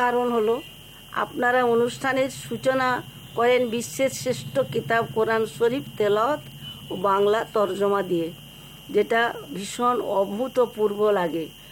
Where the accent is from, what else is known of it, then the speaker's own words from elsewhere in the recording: Bally, West Bengal, India; আমার বাড়ি বালি, হাওড়া, পশ্চিমবঙ্গ।